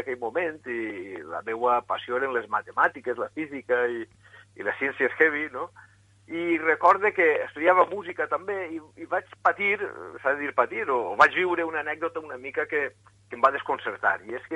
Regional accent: Alicante, Valencian Community, Spain; born there; vaig néixer a Alacant el 24 de gener de 1968 i faig de mestre en la Universitat d'Alacant.

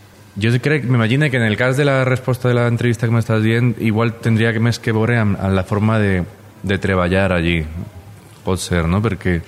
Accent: Elche, Valencian Community, Spain; Per a mi, com a il·licità, és molt complicat d'entendre, perquè els il·licitans, jo crec que en general els valencians, no és que tinguem un orgull de ser, no?

